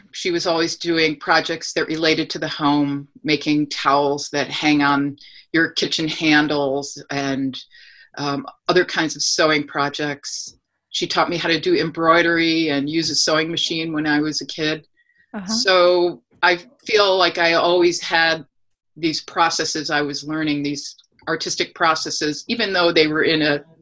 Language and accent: English; Syracuse, New York, United States; I grew up in Syracuse, New York, and I went to Nottingham High School.